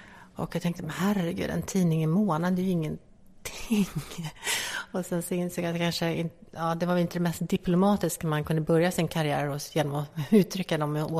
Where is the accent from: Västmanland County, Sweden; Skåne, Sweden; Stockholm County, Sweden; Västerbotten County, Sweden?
Stockholm County, Sweden; Stockholm; Ja, jag började med Mellanhöjden. Och sen Fruängen, och sen så pendlar, kan man säga, mellan dem. Eftersom jag bodde med min farmor och farfar och pappa.